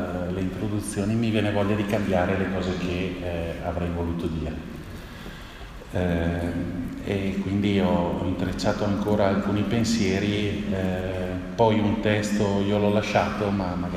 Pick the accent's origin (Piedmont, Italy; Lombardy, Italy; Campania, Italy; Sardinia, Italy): Lombardy, Italy; Bergamo; Devo anche aggiungere che in quanto bergamasco